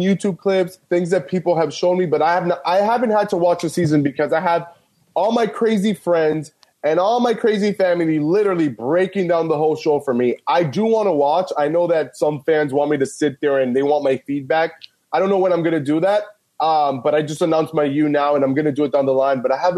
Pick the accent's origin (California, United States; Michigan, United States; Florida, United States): Florida, United States; My hometown, you know, some trees were knocked down and some fences, but everybody's doing good. Key West, which is like an hour, 2 hours away from me, they were hit really hard